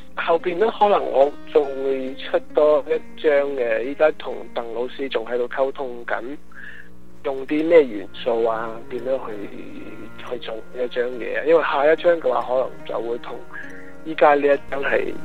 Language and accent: Cantonese; China; 我哋都系中国人啦，唔系话我哋都系广东人啦，我哋系上海人啦，唔会咁样讲